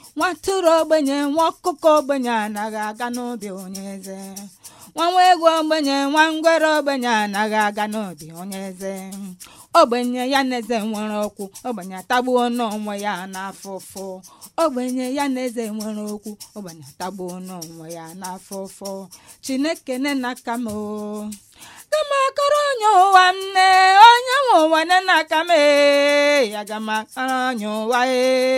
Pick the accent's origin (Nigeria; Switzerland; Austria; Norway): Nigeria; first language Igbo; German is a second language; Ja, ich kann Igbo sprechen. Igbo ist die Stammsprache auf meine Dialekt in Nigeria.